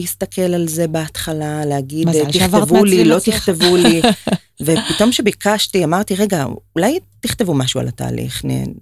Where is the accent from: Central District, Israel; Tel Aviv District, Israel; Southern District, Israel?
Central District, Israel; Rishon LeZion; אני מראשון.